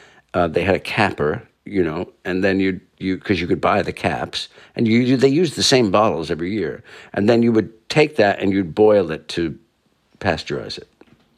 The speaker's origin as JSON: {"language": "English", "town": "Katonah", "region": "New York", "country": "United States", "tie": "born or raised there", "said": "Well, I grew up in Westchester County, Catona, New York, about 50 miles north of the city. And my parents are both Italian-American, and their parents had come from Italy."}